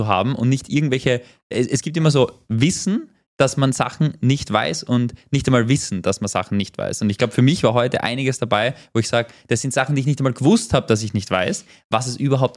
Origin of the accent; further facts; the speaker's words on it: Austria; ich als Österreicher, ich bin ja so aufgewachsen